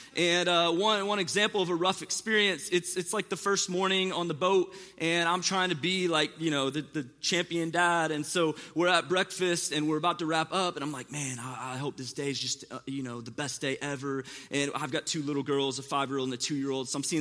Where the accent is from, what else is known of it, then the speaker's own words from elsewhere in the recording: St. Louis, Missouri, United States; And I'm from St. Louis, like so I'm not a Braves fan